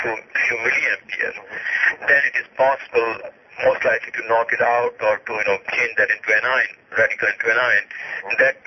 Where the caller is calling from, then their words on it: Los Angeles, California, United States; I'm calling you from Los Angeles.